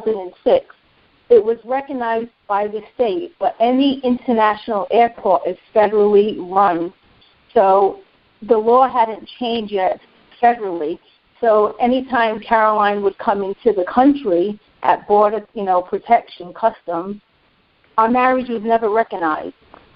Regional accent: England, United Kingdom; now in United States; And I was from England, and as you say, Lori was already here in America.

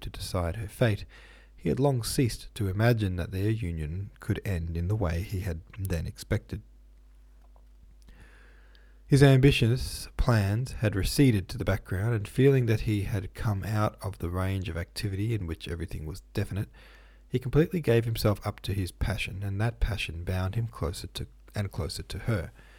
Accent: Lilydale, Victoria, Australia; I'll let you know my hometown. My hometown is called Lilydale. Lilydale. Lilydale. In Victoria.

